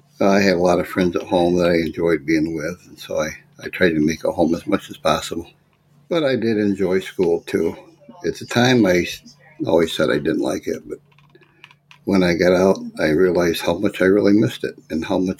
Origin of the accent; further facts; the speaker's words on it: Corning, New York, United States; Well, I was born in Corning, New York, home of the Corning Glass Center. Back in the early part of 1950, then.